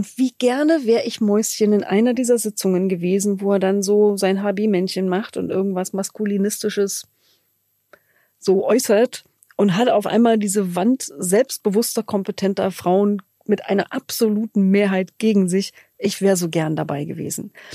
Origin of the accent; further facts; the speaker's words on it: East Germany, Germany; Zum Beispiel bin ich Ossi